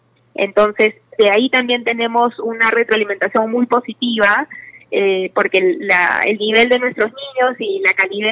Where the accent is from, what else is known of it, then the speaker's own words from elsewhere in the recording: Lima, Peru; now in Cusco, Peru; Yo soy de Lima, pero estoy viviendo aquí